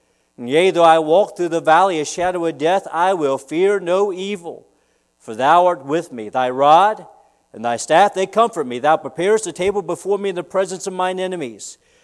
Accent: Woodstock, Virginia, United States; I knew back when I grew up in Woodstock, Virginia, it used to be way back in the day nothing but sheep fields all around.

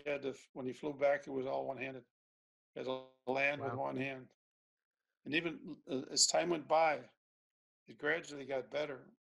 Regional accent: Buffalo, New York, United States; I'm coming from Buffalo. It's right on the Canadian border.

